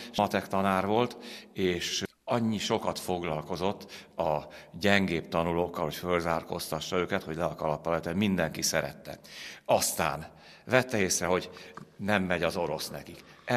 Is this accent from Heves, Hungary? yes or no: yes; Gyöngyös, Heves, Hungary; born there; egyébként annak idején Gyöngyösön volt, ahol születtem.